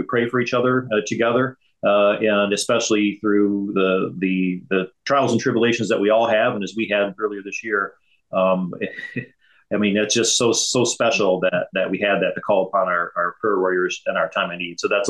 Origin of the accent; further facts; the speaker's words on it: Michigan, United States; it's kind of ironic that … and I both growing up in Michigan